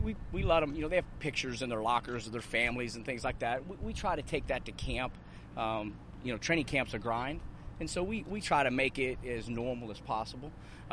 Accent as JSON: {"language": "English", "town": "Independence", "region": "Missouri", "country": "United States", "tie": "born or raised there", "said": "I'm a local kid. I'm from Independence. I went to William Chrisman High School. My family still lives in Sugar Creek."}